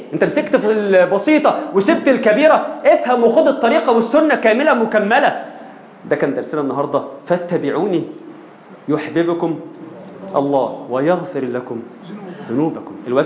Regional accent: Egypt; احنا كمصريين

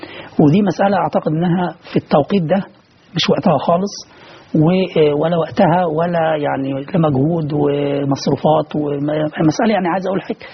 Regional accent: Upper Egypt, Egypt; ولكن احنا شفنا عندنا في الصعيد

